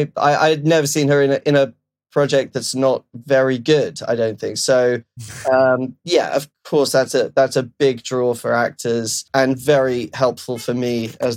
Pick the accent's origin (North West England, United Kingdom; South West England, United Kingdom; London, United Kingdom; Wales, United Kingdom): London, United Kingdom; now in Los Angeles, United States; I'm from London, obviously, but I live